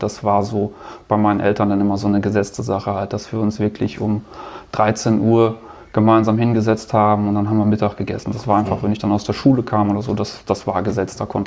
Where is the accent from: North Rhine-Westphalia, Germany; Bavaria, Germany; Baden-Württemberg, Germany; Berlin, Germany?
North Rhine-Westphalia, Germany; Also ich bin ja Ostwestfale